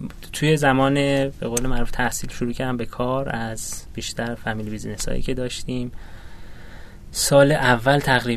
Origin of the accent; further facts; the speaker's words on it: Yazd, Iran; moved away as an adult; now in Tehran, Iran; من متولد یزد هستم، سال 1364 دبستان راهنمایی و دبیرستان یزد بودم، بعد اومدم تهران